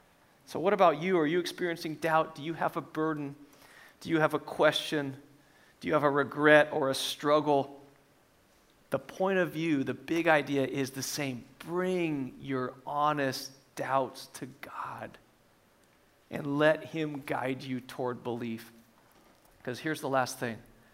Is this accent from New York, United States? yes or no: no; Minnesota, United States; I'm from Minnesota. I moved here with about 2 years left in school. In my mind, the plan has always been to move back to Minnesota where all my family is, where I've lived my whole life.